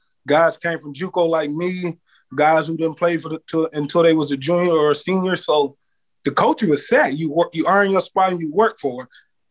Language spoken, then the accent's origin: English; Mississippi, United States; I'm from Mississippi.